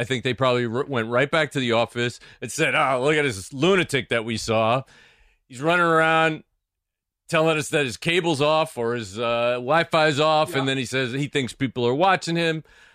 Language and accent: English; Bronx, New York, United States; I'm from the Bronx.